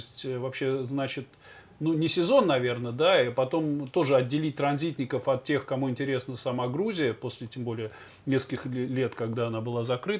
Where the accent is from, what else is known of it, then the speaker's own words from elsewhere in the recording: Moscow, Russia; Я из Москвы, тоже.